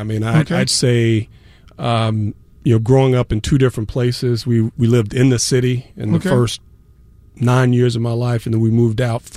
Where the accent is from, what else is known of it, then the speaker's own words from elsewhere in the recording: Mobile, Alabama, United States; Yeah, and you know, I have to say, growing up in Mobile, the Saints.